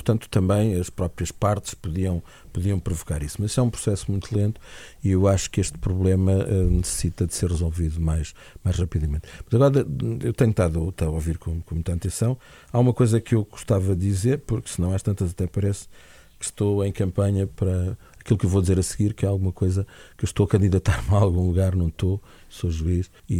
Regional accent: Portugal; A mim, como portuguesa, já não estou a dizer que Lisboa seja a capital do Império, mas Lisboa é Lisboa.

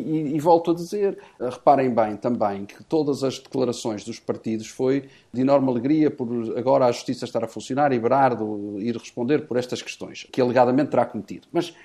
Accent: Portugal; de nós enquanto portugueses

